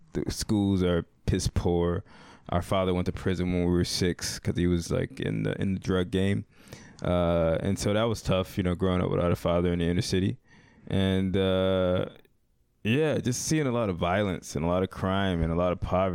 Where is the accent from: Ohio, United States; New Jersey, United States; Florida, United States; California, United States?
New Jersey, United States; Newark; Okay, so first part is like where we grew up. We grew up in Newark, New Jersey.